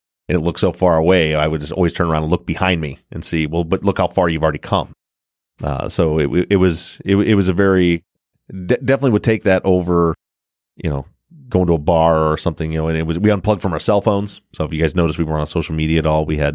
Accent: Michigan, United States; you know, we're from the Midwest in Michigan, and out here, you know, we hunt deer.

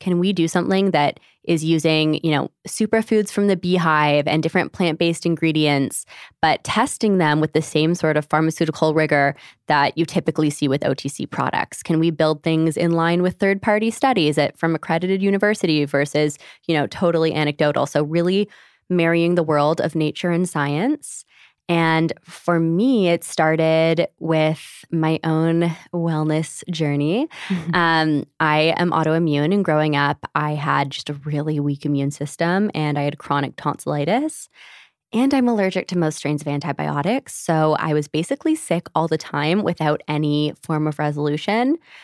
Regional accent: Canada; came back to Canada to finish up college. I'm from Canada.

